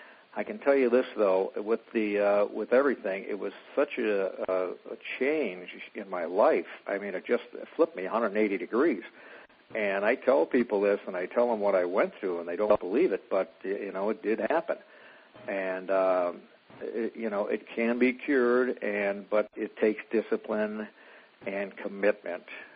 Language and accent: English; North Carolina, United States; I'm from North Carolina.